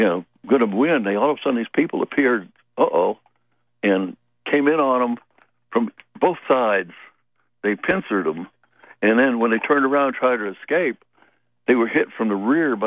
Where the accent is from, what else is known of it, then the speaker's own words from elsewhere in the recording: Normandy, France; And they're my ancestors. I come from Normandy.